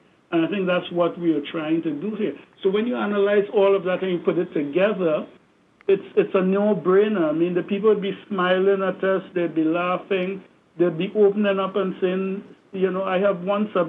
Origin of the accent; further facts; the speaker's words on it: Trinidad & Tobago; as a young person growing up in Trinidad